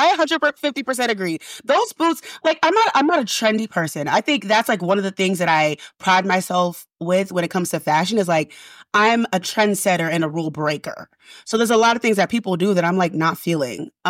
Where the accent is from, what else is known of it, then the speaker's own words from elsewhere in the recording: Guyana; So I am West Indian. I'm Guyanese and Black American.